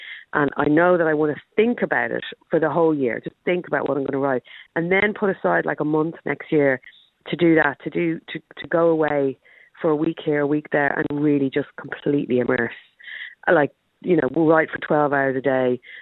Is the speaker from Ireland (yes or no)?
yes; Ireland; now in London, United Kingdom; to have lived in London this long as an Irish person